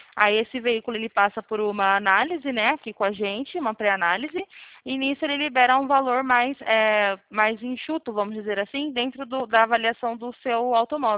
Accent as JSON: {"language": "Portuguese", "town": "São Roque", "region": "São Paulo", "country": "Brazil", "said": "Eu sou daqui de São Roque, eu trabalho para PoupaCred, sou especialista em linhas de crédito do Santander."}